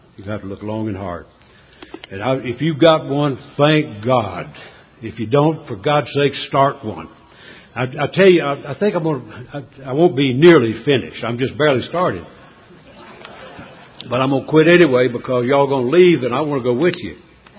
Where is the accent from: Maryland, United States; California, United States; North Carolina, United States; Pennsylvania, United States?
North Carolina, United States; I'm from North Carolina. We don't talk fast. We don't even think fast.